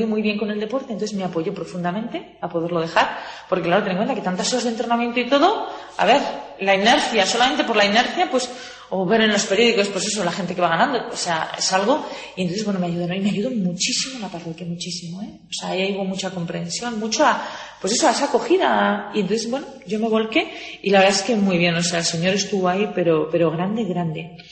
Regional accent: Dominican Republic; Soy dominicano, que va.

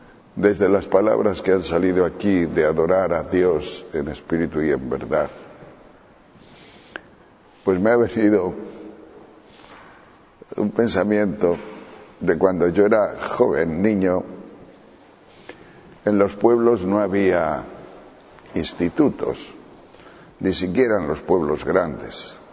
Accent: Tejerina, Castile and León, Spain; en pueblos de 3.000 o 4.000 habitantes, en Sahagún, no había instituto, y mucho menos en mi pueblo, en Tejerina.

